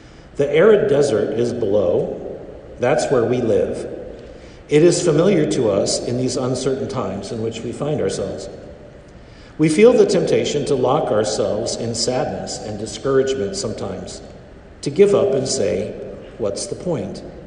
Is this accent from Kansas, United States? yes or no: yes; Kansas, United States; now in East Coast, United States; Well, since I'm from Kansas, I consider mountains pretty amazing.